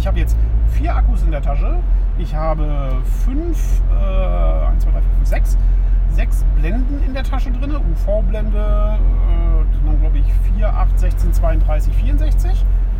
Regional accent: Schleswig-Holstein, Germany; Jetzt bin ich hier schon wieder im Lübecker Bereich. Das heißt, ich habe jetzt hier fast meinen Heimatort erreicht.

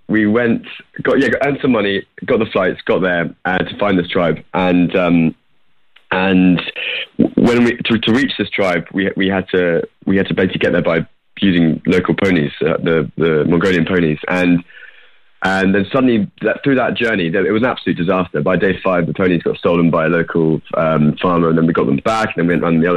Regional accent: Scotland, United Kingdom; Yeah, so I grew up in Scotland in a kind of, a little farm.

